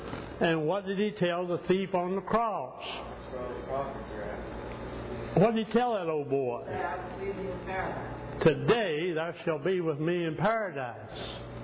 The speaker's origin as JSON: {"language": "English", "region": "England", "country": "United Kingdom", "said": "I don't call it Hades because I'm an Englishman."}